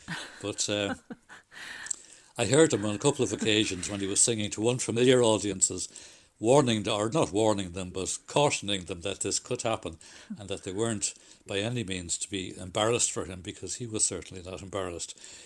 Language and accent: English; Ireland; being Irish